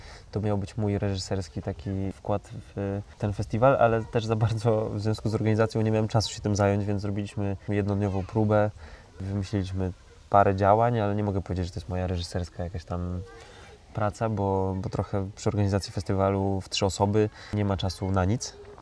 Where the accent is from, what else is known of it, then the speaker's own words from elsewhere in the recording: Kosewo, Warmian-Masurian Voivodeship, Poland; w mojej rodzinnej miejscowości w Kosewie, bo tam jest jezioro Probarskie, Juksty i Kuc